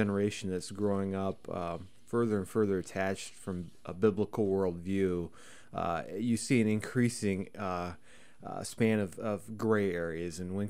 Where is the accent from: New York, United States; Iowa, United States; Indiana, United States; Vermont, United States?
Iowa, United States; Bondurant; I grew up in Bondurant. So I had neighbors.